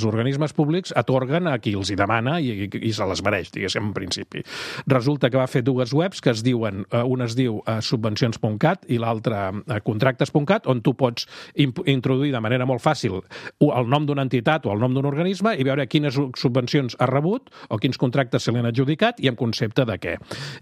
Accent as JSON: {"language": "Catalan", "region": "Catalonia", "country": "Spain", "said": "per nosaltres, com a catalans"}